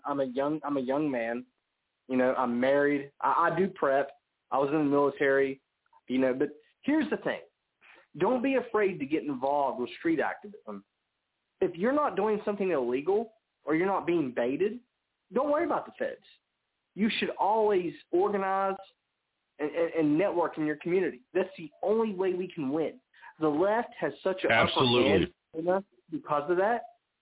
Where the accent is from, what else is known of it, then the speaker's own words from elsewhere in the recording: West Virginia, United States; I'm from West Virginia.